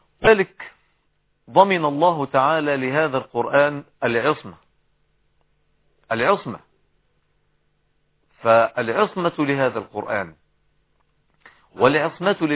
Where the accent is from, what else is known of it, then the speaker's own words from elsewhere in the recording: Egypt; يعني الصبيان الذين يلعبون في الزوايا والحواري عندنا في مصر وفي غيرها